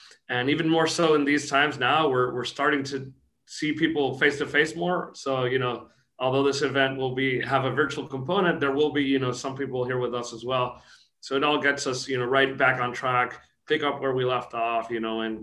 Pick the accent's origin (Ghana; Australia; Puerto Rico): Puerto Rico; also born or lived in New York, United States; But I was born in New York, actually U.S., but lived here in Puerto Rico as a kid, right? So like you said, I've been raised in Puerto Rico, lived here all my life.